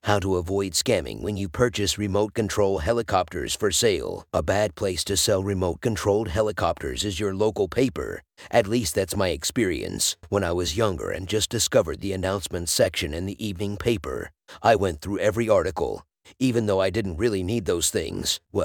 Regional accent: Houston, Texas, United States; I'm from the Houston area

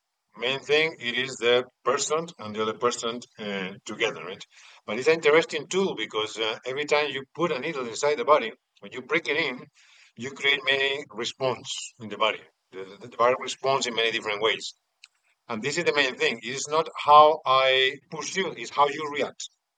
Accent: Madrid, Community of Madrid, Spain; English is a second language; I was born in a very modern society, we can say. I'm from Madrid.

